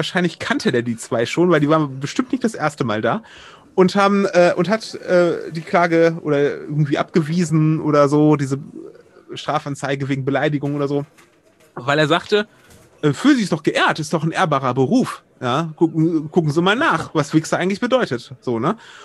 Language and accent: German; Wuppertal, North Rhine-Westphalia, Germany; in meiner Heimat Wuppertal